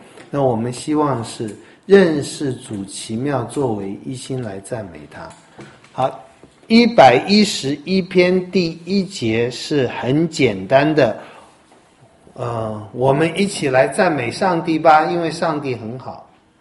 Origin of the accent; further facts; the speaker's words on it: China; 我们中国人喜爱的就必定吃，就要吃